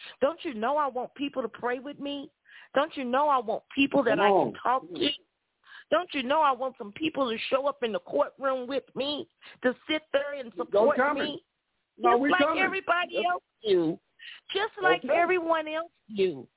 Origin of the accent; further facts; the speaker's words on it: Oklahoma City, Oklahoma, United States; I'm from Oklahoma City.